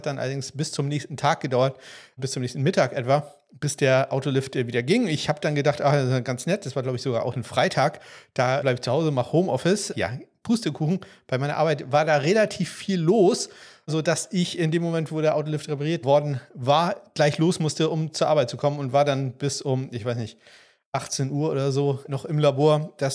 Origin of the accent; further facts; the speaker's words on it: Kiel, Schleswig-Holstein, Germany; Für mich als Kieler jetzt auch nicht minimal besser, etwas besser als Frankfurt